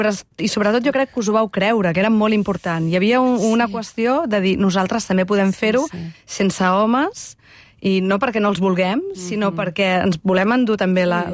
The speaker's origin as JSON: {"language": "Catalan", "town": "Tarragona", "region": "Catalonia", "country": "Spain", "said": "En aquell moment, per exemple, jo sóc de Tarragona."}